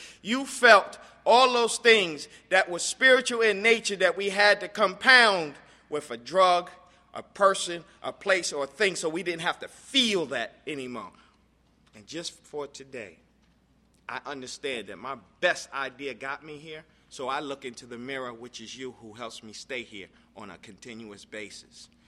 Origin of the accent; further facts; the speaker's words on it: New York City, New York, United States; now in Atlanta, United States; I live in Atlanta now, but I'm from New York, born and raised.